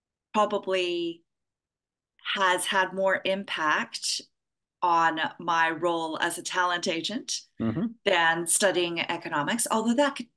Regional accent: Austin, Texas, United States; started out doing ballet training at my local ballet academy where I grew up in Austin, Texas. And, you know, my Asian immigrant parents said, no, you're going to university.

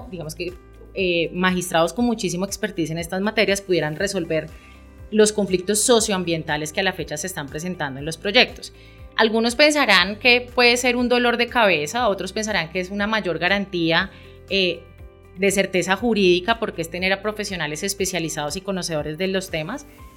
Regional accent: Colombia; como colombianos debería ser un modelo a seguir

